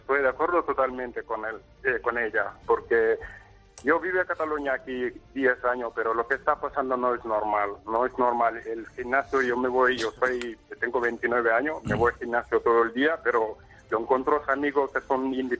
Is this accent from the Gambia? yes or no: yes; Gambia; now in Spain; yo soy de África, soy de Gambia